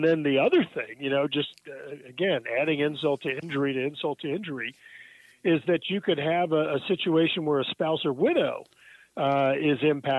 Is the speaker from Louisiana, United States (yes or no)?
yes; Louisiana, United States; particularly in things like disasters, hurricanes, my home state of Louisiana